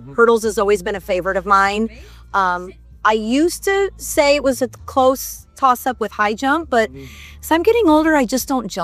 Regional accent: Surprise, Arizona, United States; I'm 49 years old. I'm from Surprise, Arizona.

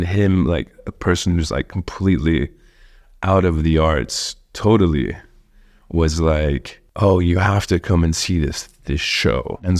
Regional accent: France; because I grew up in France for quite a bit.

